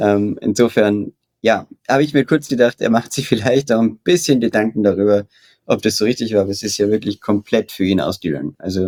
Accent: Austria; Also das blutet mir natürlich als Österreicher das Herz

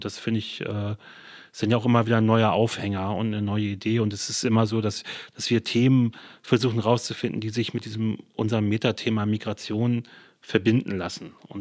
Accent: Lübeck, Schleswig-Holstein, Germany; also born or lived in Hamburg; Ich komme aus Lübeck ursprünglich, aber habe ganz viele Jahre in Hamburg gelebt und wohne jetzt an der Grenze zu Hamburg, praktisch wieder in Schleswig-Holstein, aber ich fühle mich als Hamburger ja.

